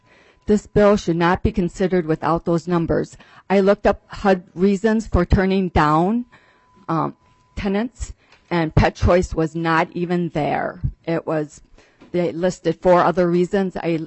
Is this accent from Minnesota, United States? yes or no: yes; Rochester, Minnesota, United States; I'm a landlord from Rochester, Minnesota.